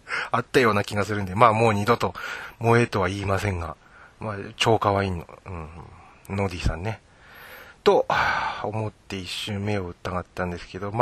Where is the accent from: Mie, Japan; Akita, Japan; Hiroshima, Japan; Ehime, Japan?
Akita, Japan; 私秋田なんですけど、岩手に住んでるとか住んでないとか、そういうお話もなきにしもあらず